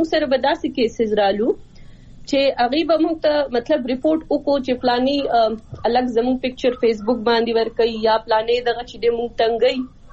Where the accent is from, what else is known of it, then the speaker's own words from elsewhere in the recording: Swat, Khyber Pakhtunkhwa, Pakistan; زه خپل چونکې د سوات نه یم نو زه خپل علاقې اول نه فیمیل یم